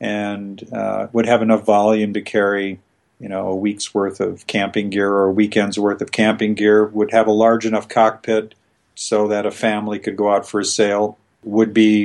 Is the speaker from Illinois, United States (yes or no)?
no; Ogden, Utah, United States; I grew up in the Rocky Mountains, predominantly outside of Ogden, Utah, and we would drive east as a family in the summer.